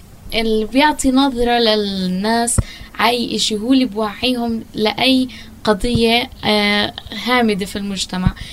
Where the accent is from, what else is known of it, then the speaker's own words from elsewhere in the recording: Palestine; حول محافظة على بيئتنا كفلسطينيين اللي عم تتهود